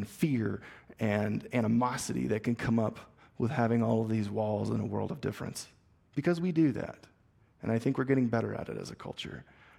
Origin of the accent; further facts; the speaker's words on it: the South, United States; Now, I come from the South. We have this fun word called y'all.